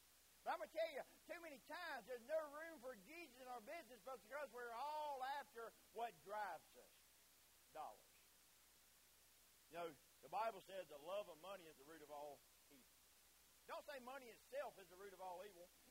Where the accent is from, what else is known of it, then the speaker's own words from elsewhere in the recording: United States; also born or lived in Bolivia; Proud to be an American. I thank God I'm an American citizen. I thank God I live in the country that is free. I have lived in different countries.